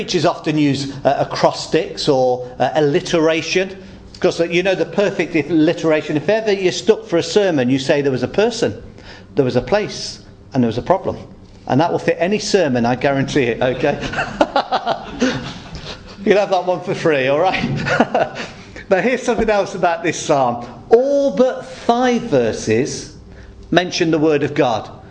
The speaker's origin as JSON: {"language": "English", "region": "England", "country": "United Kingdom", "tie": "born or raised there", "said": "When I grew up in the Midlands"}